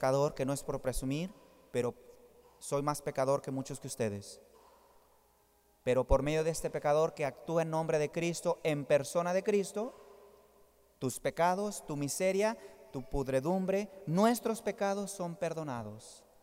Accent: Jalisco, Mexico; Como decimos en mi país, en Jalisco, el que por su gusto es güey.

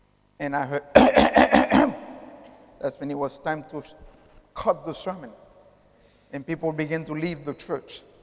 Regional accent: Haiti; English is a second language; And this is why people ask why Haiti is the way it is, because we are not British subjects.

